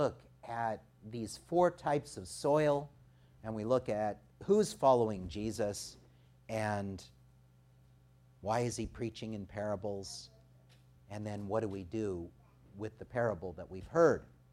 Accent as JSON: {"language": "English", "region": "California", "country": "United States", "tie": "born or raised there", "said": "I grew up here in the Central Valley, and I can say with confidence that I was only sprayed off and sent home from school once in my life"}